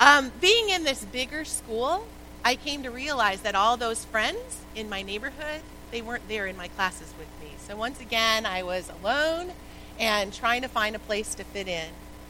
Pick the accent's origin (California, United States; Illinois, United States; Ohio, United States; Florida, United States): Illinois, United States; Zion; I was raised right here in Zion, the youngest of five children